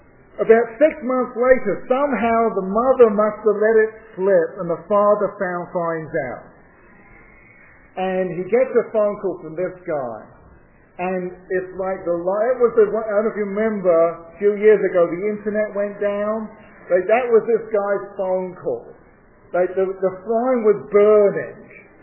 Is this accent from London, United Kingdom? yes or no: yes; London, United Kingdom; I'm from London, that's how you think, right?